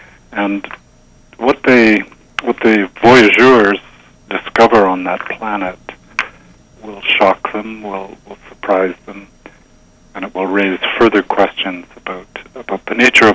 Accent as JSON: {"language": "English", "country": "Canada", "said": "I'm a Canadian, we've been living with this longer than you have"}